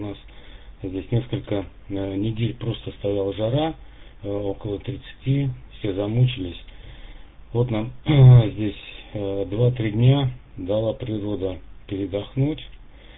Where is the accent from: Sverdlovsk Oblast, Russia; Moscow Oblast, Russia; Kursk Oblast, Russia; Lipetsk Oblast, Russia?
Lipetsk Oblast, Russia; Lipetsk; Я из Липецка. Россия, Липецк.